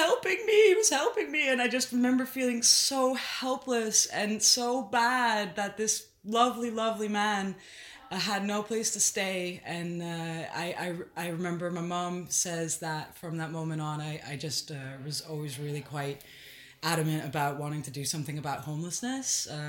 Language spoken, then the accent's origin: English; Netherlands; English is a second language; now in Fife, United Kingdom; Well, technically I'm from the Netherlands, but I live in Fife these days and I commute into Edinburgh